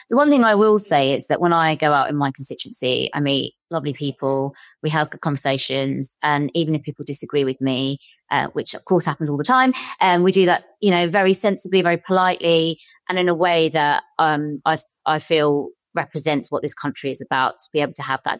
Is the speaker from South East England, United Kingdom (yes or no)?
yes; Gillingham, South East England, United Kingdom; also born or lived in Chatham; I'm a British Asian, I'm a Muslim, I was born in Chatham, I've lived in Gillingham my whole life. I very much see myself as British.